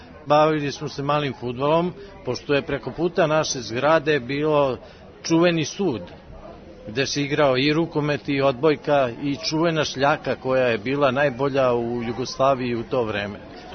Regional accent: Zemun, Belgrade, Serbia; Rođen sam u Zemunu i izjašnjavam se kao Zemunac pod broj 1, a onda zatim kao Beograđan.

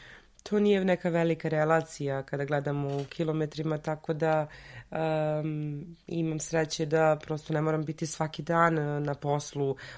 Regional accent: Zrenjanin, Vojvodina, Serbia; born there; pošto sam ja i rodom iz Zrenjanina.

